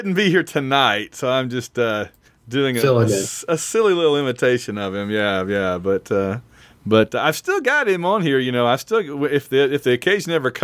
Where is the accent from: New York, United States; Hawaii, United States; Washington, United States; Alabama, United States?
Alabama, United States; it's a Chillicothe thing for some reason, I guess, that we sing back home in Indiana, even though we're from Alabama.